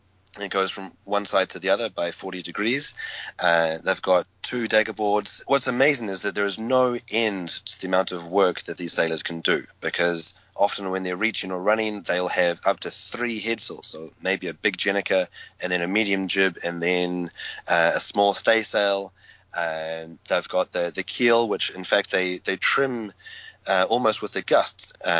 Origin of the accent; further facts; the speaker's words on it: New Zealand; moved away as an adult; now in France; I was a young kid growing up in New Zealand watching the Whitbread come and go.